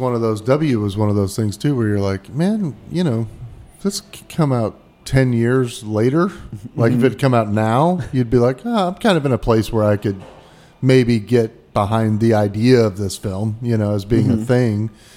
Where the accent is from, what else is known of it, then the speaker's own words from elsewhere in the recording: St. Louis, Missouri, United States; and he's from my hometown, St. Louis